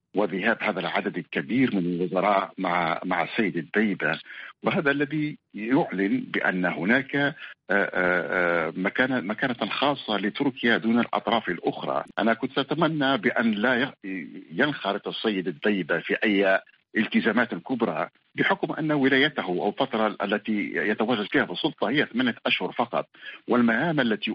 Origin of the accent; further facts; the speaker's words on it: Libya; تربك علاقتنا كليبيين مع دول الجوار